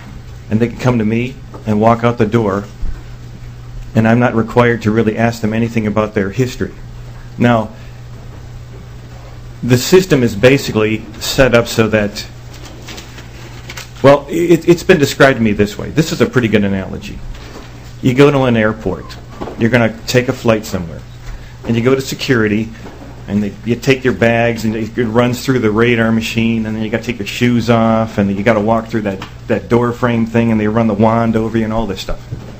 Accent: Duluth, Minnesota, United States; I'm from Duluth, Minnesota, French River

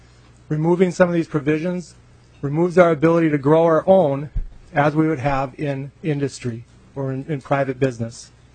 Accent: Minnesota, United States; also born or lived in Illinois; And then the last 7 years, I've been back here in my home state of Minnesota as the high school principal

